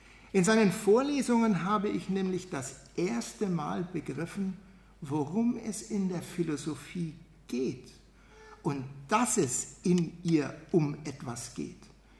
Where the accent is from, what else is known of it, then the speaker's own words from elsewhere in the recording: Erlangen, Bavaria, Germany; in Erlangen, meiner Heimatstadt, veranstaltet wurden.